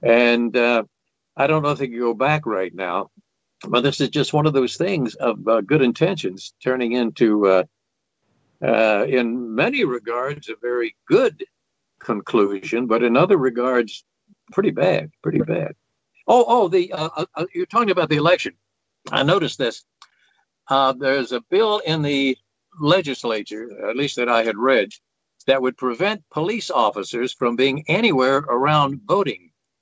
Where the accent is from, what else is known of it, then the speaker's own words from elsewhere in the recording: New Jersey, United States; But the fact that I was from New Jersey cast a certain aura about me that seemed to fascinate them.